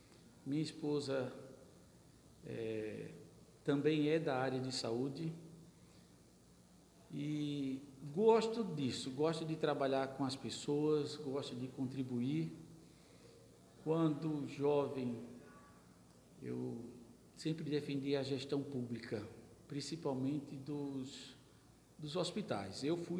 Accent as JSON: {"language": "Portuguese", "town": "Campina Grande", "region": "Paraíba", "country": "Brazil", "said": "Eu sou de Campina Grande"}